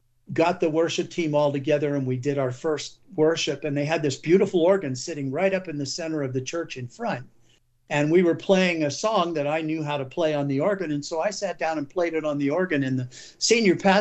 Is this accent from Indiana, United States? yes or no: yes; Indiana, United States; which is taken from where I grew up on Lake Maxinkuckee in north central Indiana.